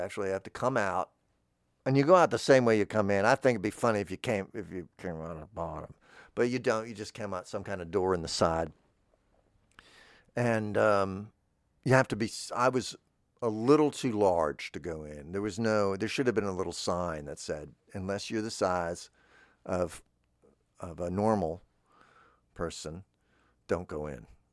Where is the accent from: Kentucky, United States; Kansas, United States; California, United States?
Kentucky, United States; so I said fried chicken because I'm from Kentucky.